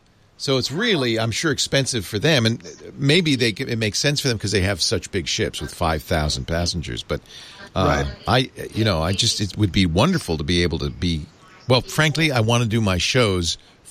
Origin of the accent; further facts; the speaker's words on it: Indianapolis, Indiana, United States; I'm from Indianapolis, Indiana. Good to meet you.